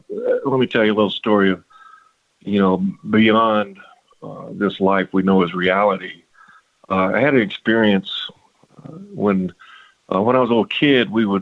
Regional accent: Signal Mountain, Tennessee, United States; we had planned a family reunion back in Tennessee because, like I mentioned, I grew up on Signal Mountain

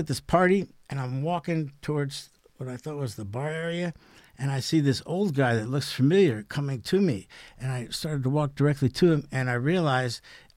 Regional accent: Washington, District of Columbia, United States; Washington, D.C.

